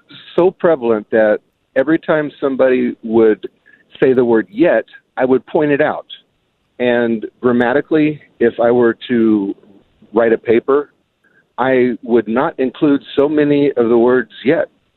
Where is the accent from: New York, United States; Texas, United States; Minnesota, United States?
Texas, United States; now in Wisconsin, United States; Well, I'm from Texas. I'm an educator. And when I first moved up here to Wisconsin